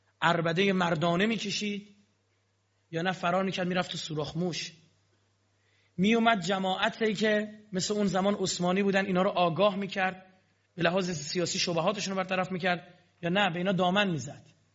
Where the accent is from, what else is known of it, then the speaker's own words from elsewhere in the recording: Iran; ما اهل کوفه نیستیم، طبیعیه، ما اهل ایرانیم.